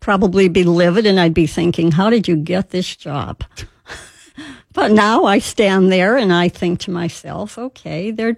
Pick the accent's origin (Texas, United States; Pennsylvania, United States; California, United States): Pennsylvania, United States; Wilkes-Barre; also born or lived in Cleveland / New Jersey; I grew up in Wilkes-Barre, PA, and they had a Cleveland Indian farm club. So I was a Cleveland Indian fan before we moved to Cleveland.